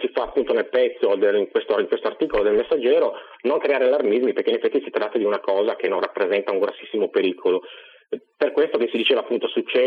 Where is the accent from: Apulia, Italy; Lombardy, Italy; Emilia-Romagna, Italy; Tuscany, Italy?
Apulia, Italy; fa parte della mia regione di origine, perché io sono pugliese di origine, per cui in qualche maniera collego le mie due regioni, diciamo il Piemonte e la Puglia.